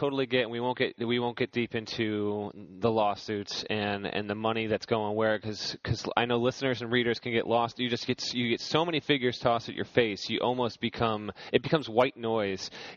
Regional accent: Vermont, United States; I grew up in Vermont

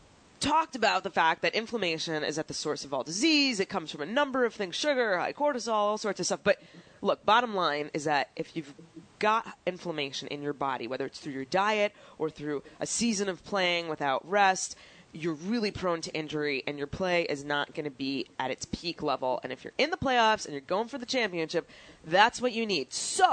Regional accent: New York, United States; Yeah, in case you haven't deduced, I'm from New York.

